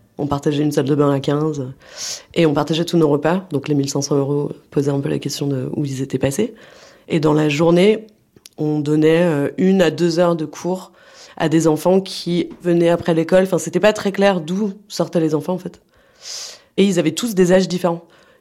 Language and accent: French; France; Moi, je parlais un petit peu anglais, mais c'est pas, je suis française, c'est pas ma langue natale.